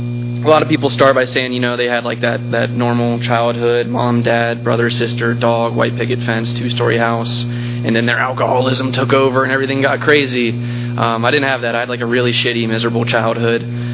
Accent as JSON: {"language": "English", "town": "Virginia Beach", "region": "Virginia", "country": "United States", "tie": "born or raised there", "said": "I'm from Virginia Beach, Virginia, in the Hampton Roads area. That's where I grew up and spent pretty much my entire life."}